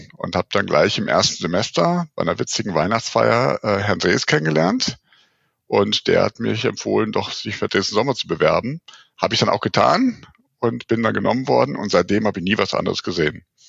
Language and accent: German; Rhineland, Germany; so kam ich eben wieder zurück in meine alte Heimat hier ins Rheinland, wo ich jetzt in Köln beschäftigt bin, seit 2010